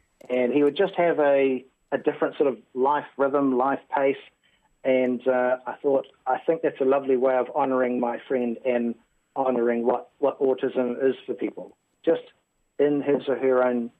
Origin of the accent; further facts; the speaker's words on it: Taranaki, New Zealand; also born or lived in Waikato / Auckland; from a teenager in Taranaki. So I'm from Taranaki and Waikato and a little bit of Auckland there and a little bit of Ngātipoa on the East Coast.